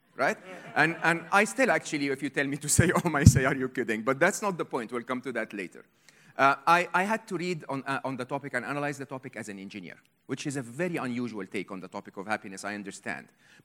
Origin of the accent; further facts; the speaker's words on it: Egypt; English is a second language; I was born and raised in Egypt, educated in Egypt